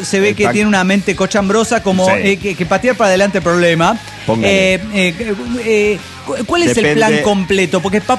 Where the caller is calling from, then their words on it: Cuernavaca, Morelos, Mexico; de Cuernavaca, Morelos, México.